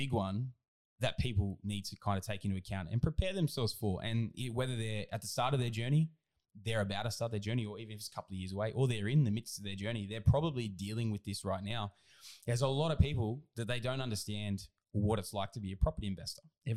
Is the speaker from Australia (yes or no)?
yes; Southern Highlands, New South Wales, Australia; I was traveling from the Southern Highlands up to Sydney, right? Which was about, it was about a 2.5 hours every day to get to school and 2.5 hours back.